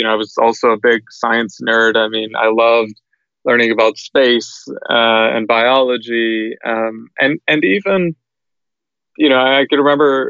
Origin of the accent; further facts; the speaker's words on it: Georgia, United States; also born or lived in Karachi, Pakistan; I was born in Karachi, Pakistan, and we immigrated to the U.S. when I was about 3 years old. So I grew up outside of Atlanta, just in the suburbs. And, you know, nothing special, just a typical suburban Georgia.